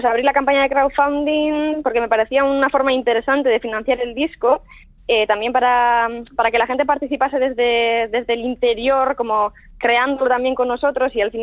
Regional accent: Basque Country, Spain; first language Basque; Spanish is a second language; Yo creo que, por ejemplo, euskera es mi madre, o sea, mi madre. mi idioma materno.

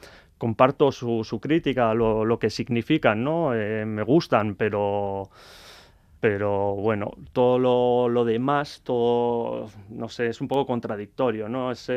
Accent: Pasaia, Basque Country, Spain; nosotros somos de Pasaya, y en Pasaya también hemos sufrido este fenómeno

